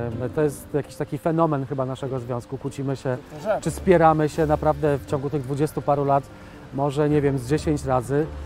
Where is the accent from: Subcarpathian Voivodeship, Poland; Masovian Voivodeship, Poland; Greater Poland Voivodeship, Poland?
Subcarpathian Voivodeship, Poland; Stalowa Wola; Jestem z Podkarpacia, no ze właśnie, Stalowej Woli, więc...